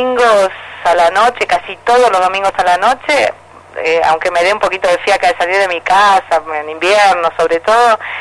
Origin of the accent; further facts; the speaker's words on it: Argentina; y canto también folclore argentino, ¿no?, porque soy argentina